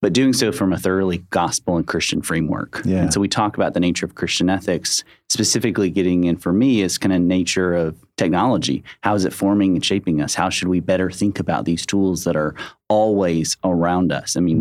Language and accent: English; Nashville, Tennessee, United States; now in Thompson Station, United States; I grew up in Nashville.